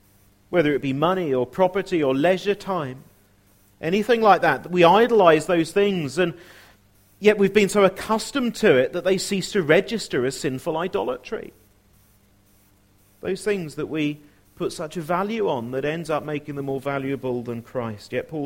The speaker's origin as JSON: {"language": "English", "country": "United Kingdom", "said": "we say, well, we're British. We don't talk about that kind of thing very much."}